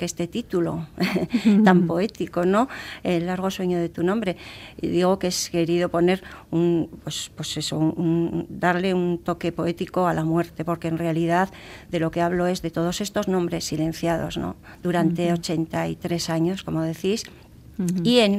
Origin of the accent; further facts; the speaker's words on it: Villava, Navarre, Spain; Yo voy a decir que soy de Villava y nosotros el monte San Cristóbal, bueno, estamos a las faldas del monte